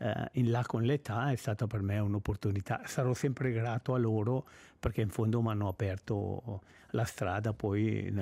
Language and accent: Italian; Ticino, Switzerland; io ho vissuto sempre in Alta Leventina, i miei in quel momento avevano un ristorante proprio su nella regione del Ritom.